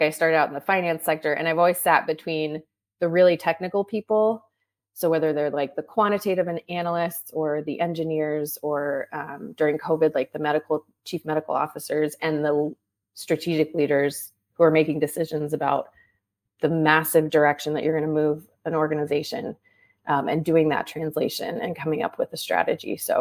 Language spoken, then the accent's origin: English; California, United States; now in Washington, United States; So I am based in the DC area. I grew up in Southern California. I'm the oldest of five.